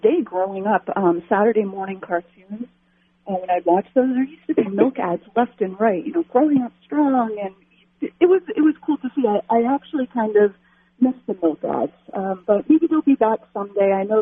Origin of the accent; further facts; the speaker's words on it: Ireland; because I'm Irish and I run my mouth.